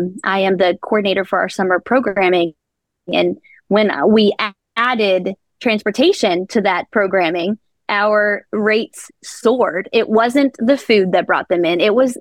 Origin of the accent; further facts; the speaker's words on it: Appalachia, United States; growing up in Appalachia, I never could have imagined being present in the Rose Garden. You know, as an Appalachian teacher